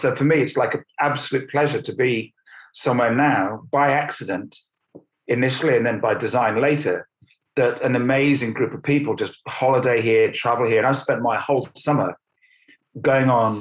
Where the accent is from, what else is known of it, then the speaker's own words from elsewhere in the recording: St Davids, Wales, United Kingdom; born there; I was born in St David's on the west coast of Wales, the one of three kids, children to a GP, doctor.